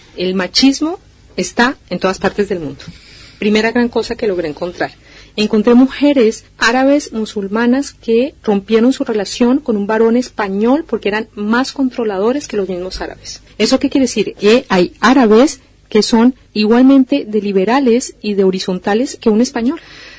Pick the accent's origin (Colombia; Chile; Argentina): Colombia; now in Spain; yo soy una mujer colombiana con título homologado, manejo el español, he respetado las leyes desde aquí, soy egresada de una universidad española